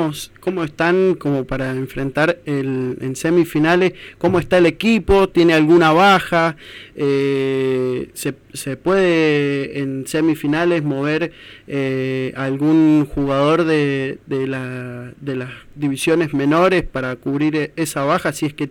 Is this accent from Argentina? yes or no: yes; Argentina; Somos los argentinos, partidos, en sí somos de muchas cábalas.